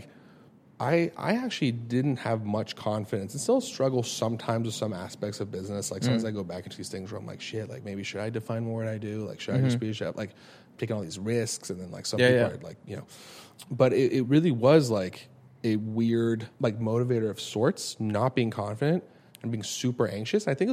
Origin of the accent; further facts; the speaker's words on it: Los Angeles, California, United States; Like we grew up in Los Angeles, like just absolute insanity, like just whatever.